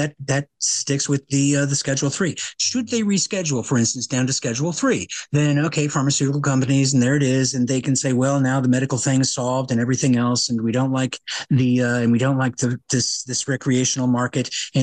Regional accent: Oregon, United States; Now, here in my home state of Oregon, thanks to the passage of Measure 110 back in 2020

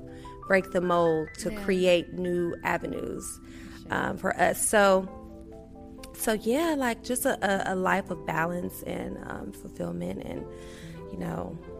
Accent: Milwaukee, Wisconsin, United States; So I grew up, I'm from Milwaukee, Wisconsin, small town gal where, you know, there's cheese and beer and all these other things.

